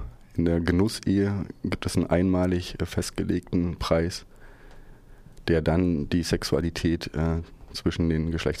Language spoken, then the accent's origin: German; Berlin, Germany; Ja, ich komme aus Berlin.